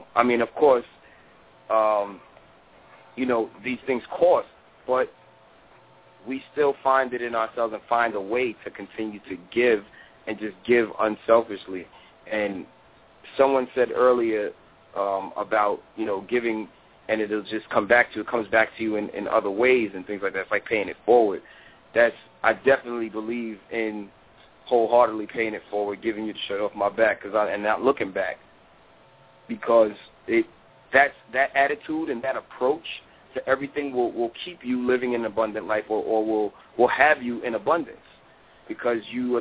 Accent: New York, United States; I'm from New York by way of Queens and Brooklyn.

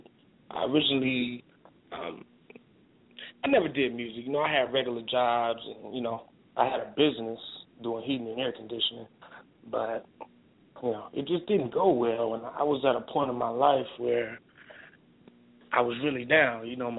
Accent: Baltimore, Maryland, United States; Basically … straight from Baltimore, Maryland. I was born in Baltimore. My father's side is from Baltimore. My mother's side is from Birmingham, Alabama. So, yeah, I grew up basically in between the North and the South.

